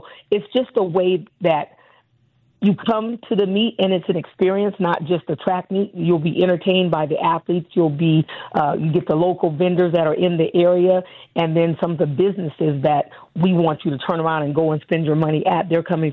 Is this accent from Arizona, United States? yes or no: no; National City, California, United States; As far as going back to my hometown in San Diego, National City, my high school, and do some meets and some clinics and stuff like that.